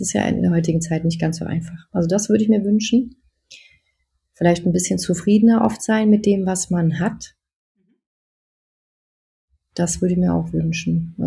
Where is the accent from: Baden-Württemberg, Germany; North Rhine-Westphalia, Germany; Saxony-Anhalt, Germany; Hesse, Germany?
North Rhine-Westphalia, Germany; Cologne; ich bin ja in der Südstadt groß geworden